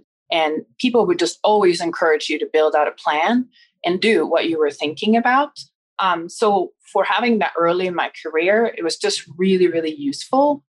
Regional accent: Stockholm, Stockholm County, Sweden; I grew up in Stockholm

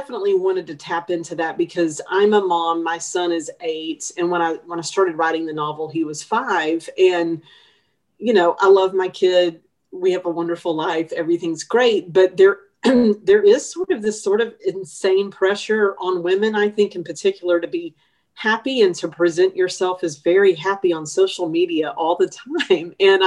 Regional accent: Texas, United States; growing up in East Texas, my dad and my granddad were hunters

